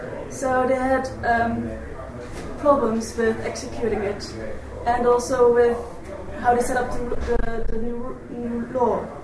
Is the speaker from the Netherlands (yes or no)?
yes; Netherlands; English is a second language; but I'm from Holland